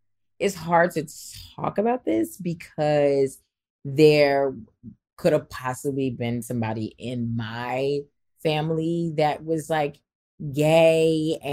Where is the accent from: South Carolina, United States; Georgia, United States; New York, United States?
New York, United States; Harlem; born there; moved away; I mean, I was born in Harlem when the crack epidemic was at its highest.